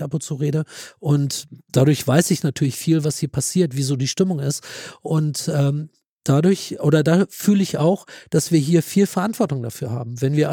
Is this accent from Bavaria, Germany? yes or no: no; Wolfsburg, Lower Saxony, Germany; Ich war, nachdem ich hier aufgewachsen bin in Wolfsburg, bin ich dann nach Pforzheim gegangen